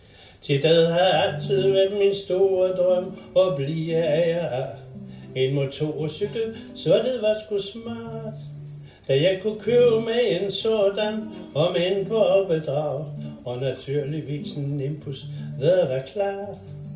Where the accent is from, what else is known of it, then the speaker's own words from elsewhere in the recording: Central Denmark Region, Denmark; fra min barndom ude i Vestjylland, hvor jeg voksede op